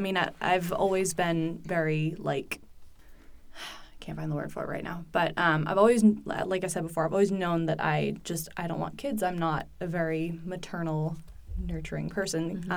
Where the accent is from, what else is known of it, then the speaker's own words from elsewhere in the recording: Massachusetts, United States; moved away; also born or lived in New York / Georgia; Because I grew up in Massachusetts. I also lived in New York. I also lived in Georgia. And now I'm here in Utah.